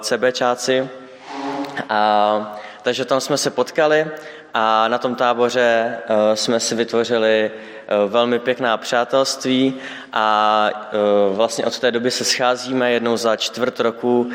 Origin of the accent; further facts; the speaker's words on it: Vsetín, Zlín Region, Czechia; jsme z různých měst, já jsem ze Vsetína